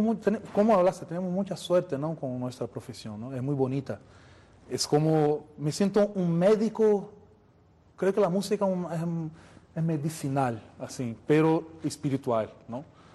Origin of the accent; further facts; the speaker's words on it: Brazil; Spanish is a second language; also born or lived in Paris; Pero claro, como brasileño me encanta el sol, el clima es un privilegio.